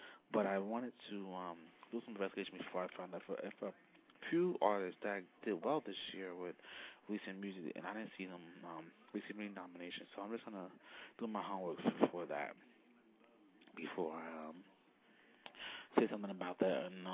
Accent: New Jersey, United States; they're from Jersey, my hometown.

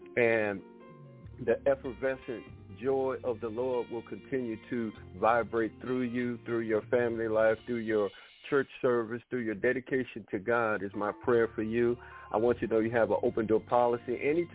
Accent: Detroit, Michigan, United States; It's sort of like when I was a young man growing up in Detroit.

